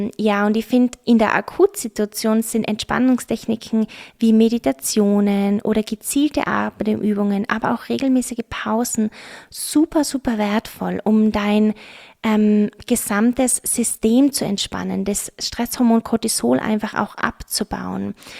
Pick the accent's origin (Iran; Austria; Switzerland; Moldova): Austria; Tyrol; natürlich Kaiserschmarrn als Tiroler Madel, darf man das natürlich nicht vergessen.